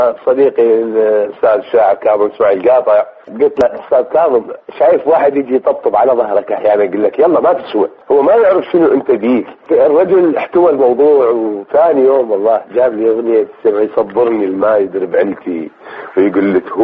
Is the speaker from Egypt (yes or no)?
no; Nasiriyah, Dhi Qar, Iraq; also born or lived in Baghdad; أنا من مدينة الناصرية بالذيقار.